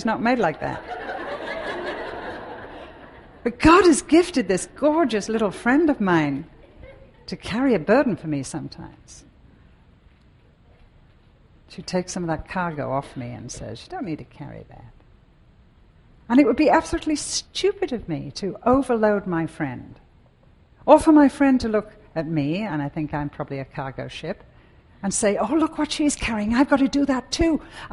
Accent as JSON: {"language": "English", "town": "Bootle", "region": "North West England", "country": "United Kingdom", "tie": "born or raised there", "said": "When I was a little girl in the middle of the Second World War, we lived in Liverpool near Bootle. I was born in Bootle, where … come from."}